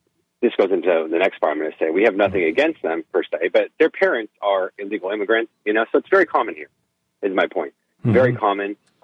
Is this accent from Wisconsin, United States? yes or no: no; California, United States; Born and raised in Orange County.